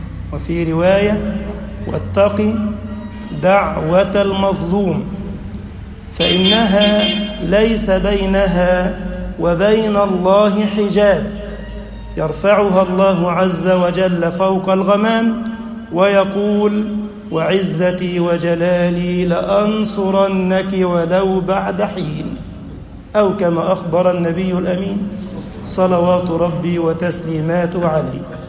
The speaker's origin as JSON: {"language": "Arabic", "country": "Egypt", "said": "اللهم اجعل بلدنا مصر أمنًا أمانًا، سخاءً رخاءً"}